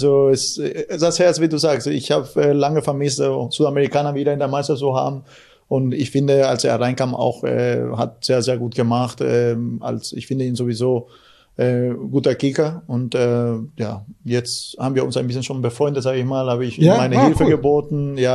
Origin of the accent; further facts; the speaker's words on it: San Joaquin, Caaguazú, Paraguay; German is a second language; now in Germany; In meinem Heimatdorf, in San Joaquin, von woher ich komme.